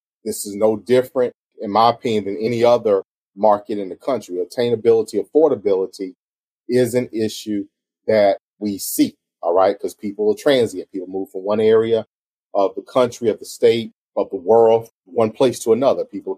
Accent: Mullins, South Carolina, United States; I hosted a town hall meeting to the extent in what is my hometown of Mullen, right? So Marion County in South Carolina.

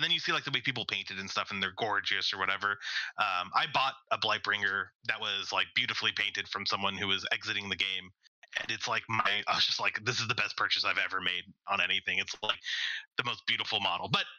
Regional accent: Canada; I'm a Canadian War Machine player. I live in Montreal

